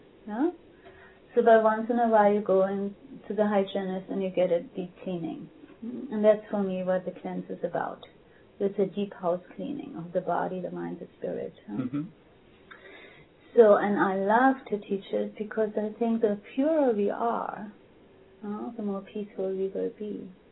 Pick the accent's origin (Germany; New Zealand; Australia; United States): Germany; I come from Germany, you know, where I got fat liver as a child and all kinds of stuff because after the war